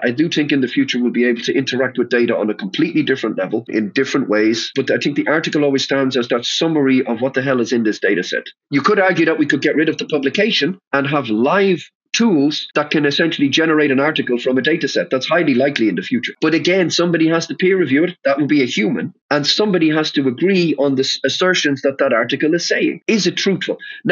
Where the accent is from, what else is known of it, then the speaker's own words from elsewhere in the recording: Ireland; now in Amsterdam, Netherlands; So I'm an Irishman living in Amsterdam, working in Brussels, right?